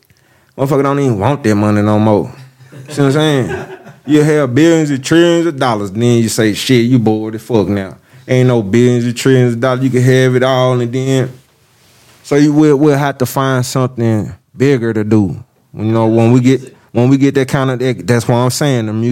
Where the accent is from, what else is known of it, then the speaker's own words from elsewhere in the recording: Little Rock, Arkansas, United States; I'm from Little Rock, and I know who inspired me as far as, like, okay, we making music